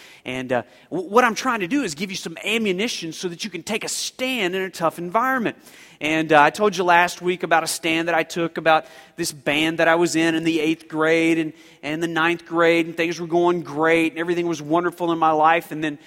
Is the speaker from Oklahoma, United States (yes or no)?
yes; Oklahoma, United States; And I told you I was growing up in Oklahoma, and you know there was country music involved